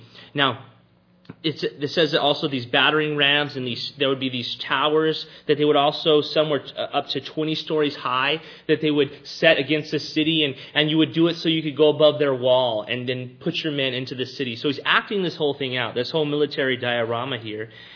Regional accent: Robstown, Texas, United States; Now, when I was a young boy growing up in Robstown, Texas, it is safe to say that I was the uncontested king of the military diorama in my neighborhood.

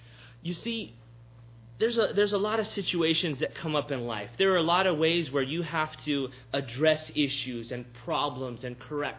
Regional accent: United States; I'm going to limit the so-called freedom that I have as an American.

